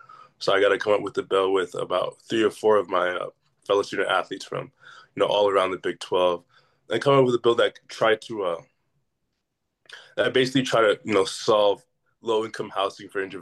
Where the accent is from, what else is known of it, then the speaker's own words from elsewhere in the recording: Alaska, United States; now in Idaho, United States; I just came back from Alaska about a week ago, where I got to go fishing with some of my hometown friends